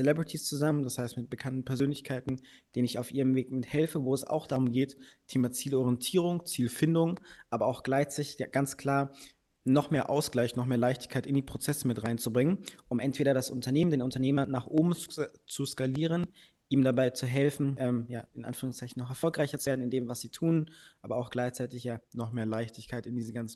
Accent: Bamberg, Bavaria, Germany; in meiner Kleinstadt Bamberg, wo ich herkomme

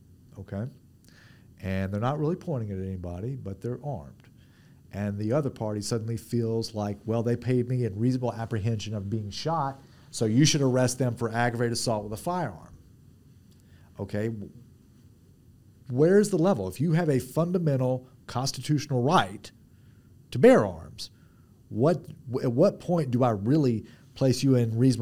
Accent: Monroe, Louisiana, United States; I grew up in Monroe, Louisiana, where we spend every moment shooting something, chasing something out in the woods.

